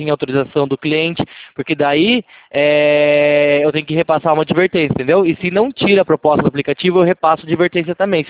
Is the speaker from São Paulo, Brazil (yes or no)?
yes; São Paulo, Brazil; Eu sou de São Paulo